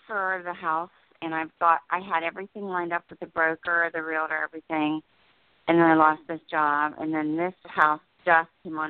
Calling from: New Jersey, United States; I'm in New Jersey.

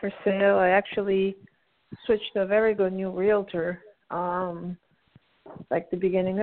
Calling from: Pennsylvania, United States; Pennsylvania.

